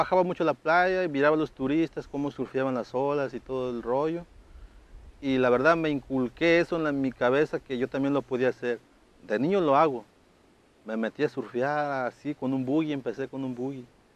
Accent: Ticla, Michoacán, Mexico; Ya me fui a sufrir 4 años, yo me quedo aquí en mi pueblo, me quedo en mi Ticla y mi comunidad

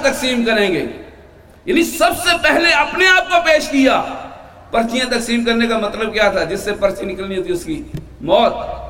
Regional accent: Punjab, Pakistan; لاہور کے قریب ہمارا علاقہ ہے

